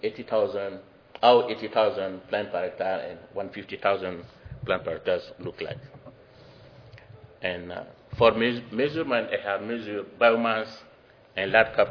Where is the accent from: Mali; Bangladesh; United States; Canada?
Mali; I am from Mali, West Africa.